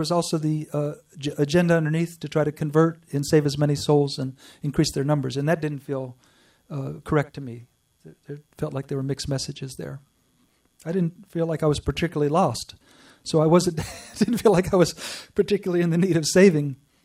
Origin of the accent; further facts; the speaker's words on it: North Carolina, United States; North Carolina. My dad was a doctor at Duke University, and my mom was a school teacher of English. And I was raised in the Jewish faith.